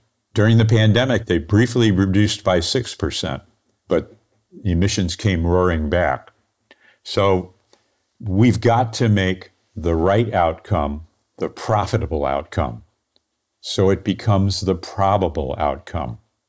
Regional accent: St. Louis, Missouri, United States; I'm not a world leader, and I'm an engineer from St. Louis, Missouri.

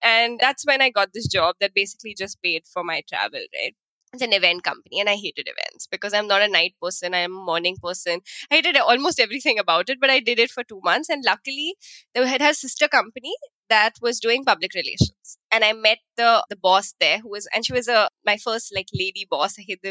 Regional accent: Mumbai, Maharashtra, India; I have been born and brought up in Bombay. So I think I spent a large part of my life here and I'm back here.

